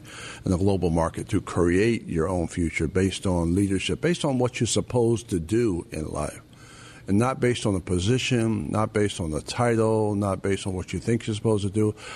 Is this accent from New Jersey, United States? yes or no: yes; Whitesboro, New Jersey, United States; I grew up in a little town called Whitesboro, New Jersey, near 12 miles from Cape May, 3 miles from Wildwood.